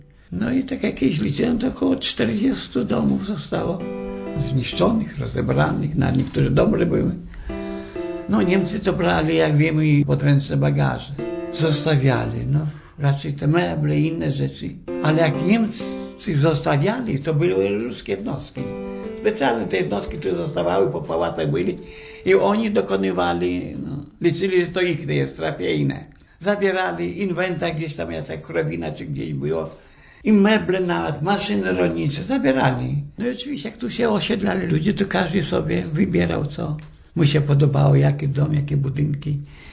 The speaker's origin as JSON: {"language": "Polish", "town": "Bereza Kartuska", "region": "Brest Region", "country": "Belarus", "moved": "yes", "lives_now": "Poland", "said": "Przyjechaliśmy z Kresu, z Polesia, konkretnie z Berezy Kartuskiej."}